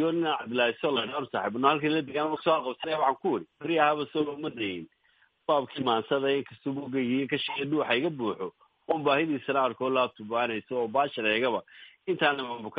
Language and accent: Somali; Hargeisa, Woqooyi Galbeed, Somalia; now in Sweden; Waxaan ahay qurbi joog Soomaalida degan waddanka Sweden muddo dheerna deganaa. Waxaan ku dhashay Hargeysa, ku koray